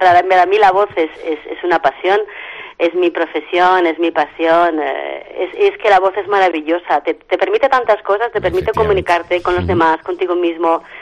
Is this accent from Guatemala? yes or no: no; Carcastillo, Navarre, Spain; now in Pamplona, Spain; puesto que resido en Pamplona, pero claro, yo soy ribereña, soy de Carcastillo